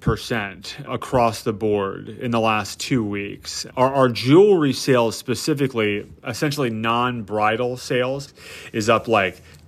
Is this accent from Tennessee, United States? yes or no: no; Pennsylvania, United States; As you know, I grew up right outside Philadelphia, so I love the Eagles.